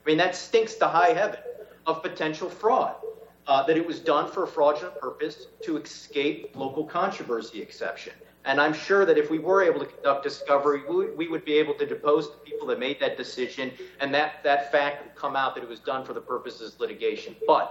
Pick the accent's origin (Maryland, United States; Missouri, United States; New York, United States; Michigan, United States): Missouri, United States; St. Louis; It's a very serious issue to St. Louisans. I'm from St. Louis. I take this issue very seriously.